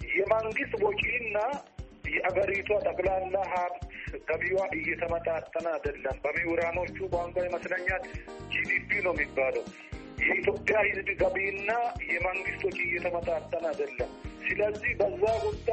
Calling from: South Africa; ከደቡብ አፍሪካ ነው የምደውልላችሁ።

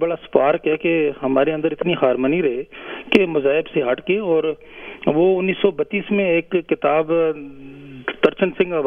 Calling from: Abbottabad, Khyber Pakhtunkhwa, Pakistan; میں ابٹ آباد سے بول رہا ہوں

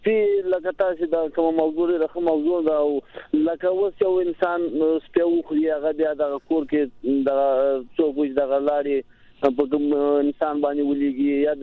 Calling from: Nangarhar, Afghanistan; د ننګرهار نه.

